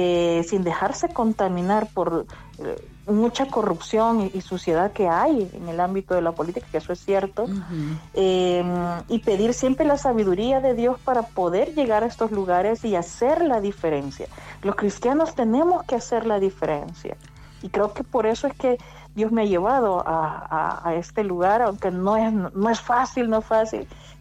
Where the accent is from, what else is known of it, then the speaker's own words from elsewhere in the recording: El Salvador; now in Spain; soy la primera salvadoreña, la primera centroamericana en un cargo político en España.